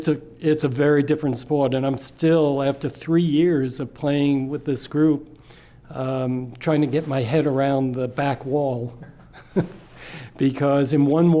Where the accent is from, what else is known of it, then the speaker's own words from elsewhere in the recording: New York City, New York, United States; I grew up in New York City. I started playing at age 7 or 8 outdoor on a one-wall court.